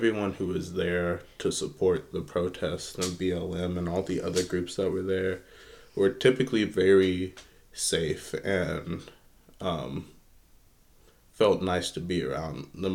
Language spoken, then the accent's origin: English; Hazard, Kentucky, United States; born there; I am 21 years old, and I was born in Hazard, Kentucky.